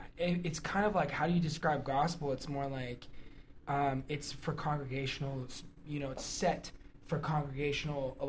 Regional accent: Tucson, Arizona, United States; Tucson, Arizona.

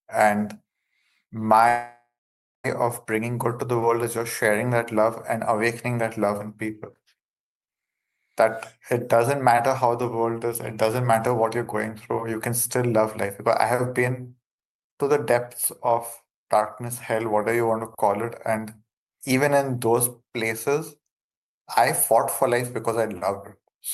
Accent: India; accent: Indian; English is a second language; now in Brazil; So I love the fact that I'm an Indian guy, which people might have figured out by my accent. I'm an Indian guy living in the Brazilian jungle doing a talk show on LA radio.

